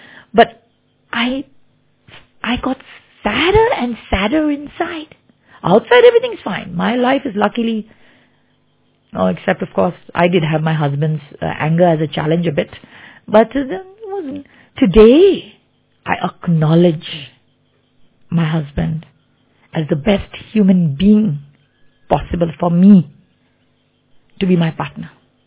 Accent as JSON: {"language": "English", "country": "Thailand", "said": "5 year old child being from Thailand, I'm from Thailand"}